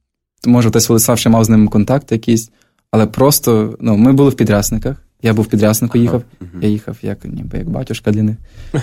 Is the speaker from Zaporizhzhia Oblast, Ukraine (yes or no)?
yes; Melitopol, Zaporizhzhia Oblast, Ukraine; я є громадян, я є родом з Мелітополя, я маю прописку